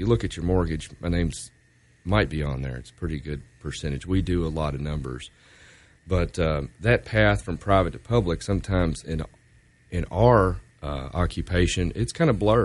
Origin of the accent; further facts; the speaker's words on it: Litchfield, United States; About 1979. I grew up in Clarkson in Litchfield.